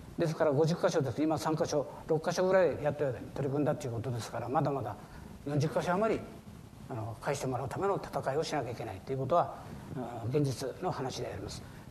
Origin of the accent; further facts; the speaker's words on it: Hidaka, Hokkaido, Japan; 久野君の住まっているところ、私の故郷でもあるところの市日高町というところですね。